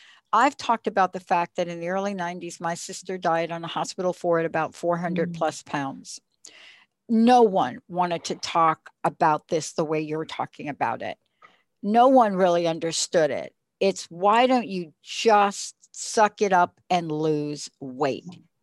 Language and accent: English; East Coast, United States; I'm from the East Coast.